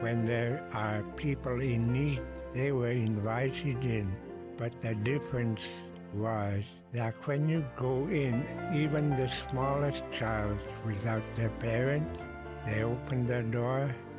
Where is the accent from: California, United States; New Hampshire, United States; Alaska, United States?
Alaska, United States; Unalakleet; also born or lived in Anchorage; I'm from Unalakleet. At my early age, I researched my area, and I've been walking all over Unalakleet and Chatsworth area, Jarvik, Circus area.